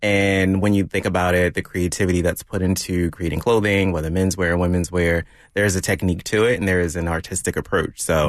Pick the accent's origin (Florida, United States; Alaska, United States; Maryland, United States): Maryland, United States; Baltimore; It was 95 degrees the other day, and now I'm here in Baltimore, raining, my hometown.